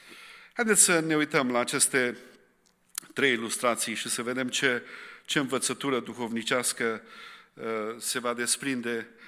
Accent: Romania; pentru noi care am crescut în România sub comunism

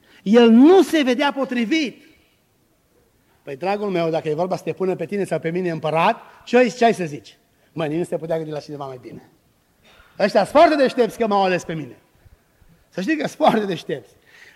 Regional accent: Romania; Eu sunt român și mă văd cel mai bun și cel mai drept

